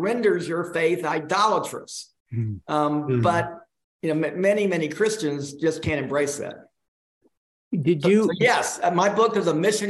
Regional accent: Atlanta, Georgia, United States; But my own personal story is I grew up in Atlanta. You know, growing up in Atlanta, I was always interested in the church.

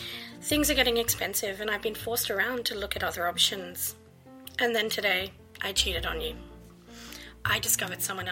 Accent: Australia; now in Netherlands; I'm Australian and I live in the Netherlands now for 5 years.

